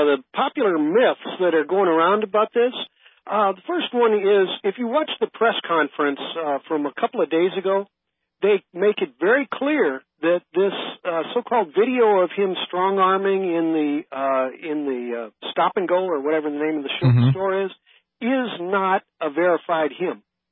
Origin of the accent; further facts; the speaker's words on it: St. Louis, Missouri, United States; Because I'm from St. Louis originally, and that town has always been a bad one.